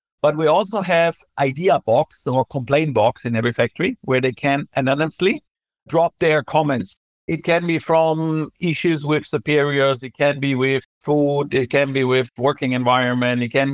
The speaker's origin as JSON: {"language": "English", "country": "Germany", "moved": "yes", "lives_now": "Asia", "said": "I'm originally from Germany, moved to Asia in 1997"}